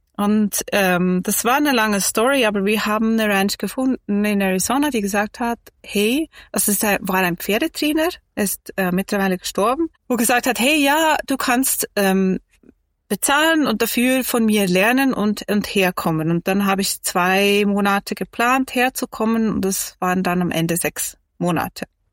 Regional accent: Meiringen, Bern, Switzerland; ich bin in Meiringen aufgewachsen. Das ist ein kleiner Ort in den Bergen, näher Interlaken, vielleicht kennt ihr das. Bin dann immer in dieser Gegend gewohnt, immer in der Natur, in den Bergen, würde ich sagen, behütet aufgewachsen

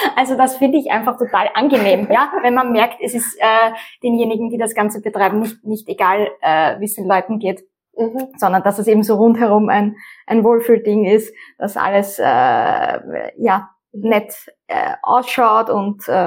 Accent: Vienna, Austria; Ich bin nämlich in Simmering hier aufgewachsen.

